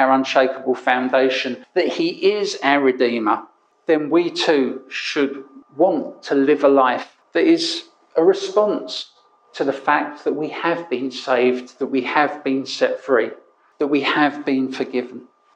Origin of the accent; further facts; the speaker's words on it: London, United Kingdom; On Sunday mornings, when I was young, I grew up in the East End of London